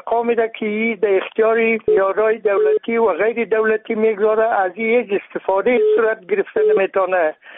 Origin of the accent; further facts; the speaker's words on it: Baghlan, Afghanistan; من میدلاستم از ولایت بغلان.